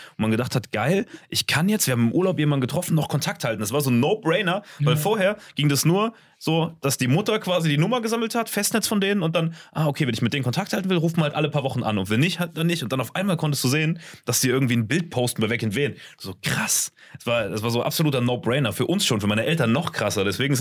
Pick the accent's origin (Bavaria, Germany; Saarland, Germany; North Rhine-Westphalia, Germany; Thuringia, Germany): Saarland, Germany; Bei uns im Saarland gab es Gesichterparty.